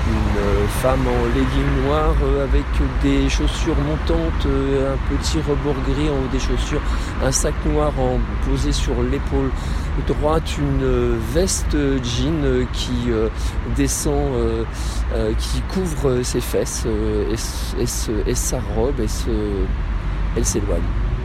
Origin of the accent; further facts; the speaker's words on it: Paris, Île-de-France, France; Je viens de Paris.